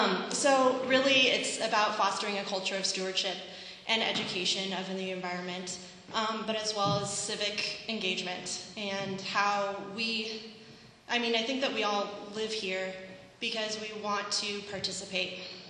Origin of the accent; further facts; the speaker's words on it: Orcas Island, Washington, United States; I am from Orcas Island.